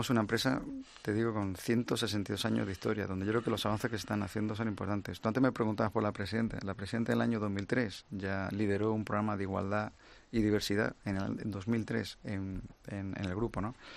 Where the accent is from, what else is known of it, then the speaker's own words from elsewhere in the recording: Spain; yo creo que también nos tenemos que sentir orgullosos como españoles, ¿no?